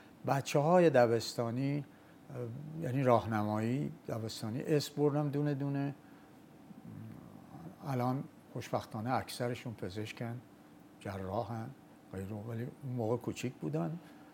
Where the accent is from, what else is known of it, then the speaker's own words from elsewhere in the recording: Sari, Mazandaran, Iran; با توجه به اینکه من اون موقع مثلا دبیرستانی بودم، خب ساری بودم یا دانشجو بودم، تهران بودم. از ساری زیاد می اومدم تهران به خاطر خانواده پدریم